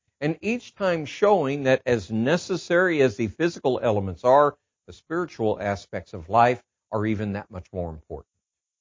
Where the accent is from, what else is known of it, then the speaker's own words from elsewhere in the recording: Midwest, United States; I'm from the Midwest, and I can speak to this very personally.